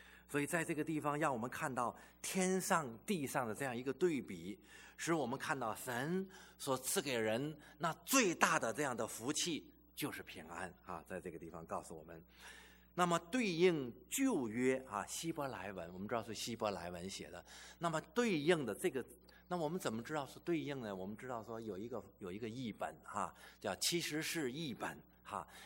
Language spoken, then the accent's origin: Chinese; China; 他说犹太人问安不像我们中国人哈，啊吃了吗？